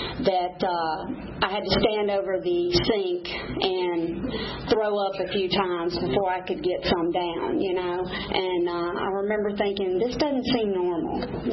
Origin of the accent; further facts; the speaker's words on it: Atlanta, Georgia, United States; born there; I was born in Atlanta, Georgia, by very young parents.